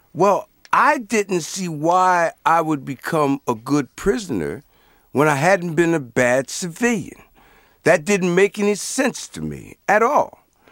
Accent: Paterson, New Jersey, United States; It just so happened that Paterson, New Jersey was my hometown.

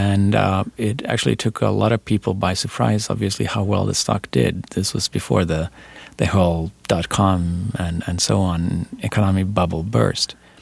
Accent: Finland; English is a second language; I come from Finland, and it has a very strong social network as a country.

